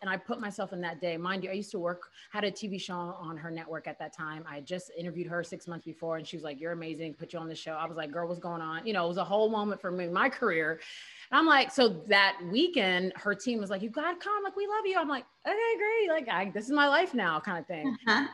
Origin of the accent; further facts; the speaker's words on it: Houston, Texas, United States; I'm from Houston.